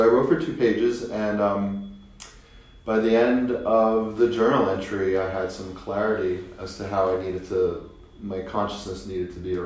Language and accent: English; New York, United States; I'm from New York, so I wasn't into this woo-foo journaling spirituality stuff